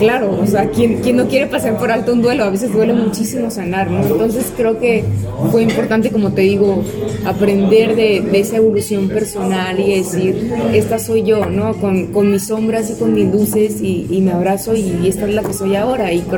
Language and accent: Spanish; Hermosillo, Sonora, Mexico; now in Mexico City, Mexico; yo vengo del norte de México, de una ciudad que se llama Hermosillo, que pues, es bastante tranquila comparada a la Ciudad de México.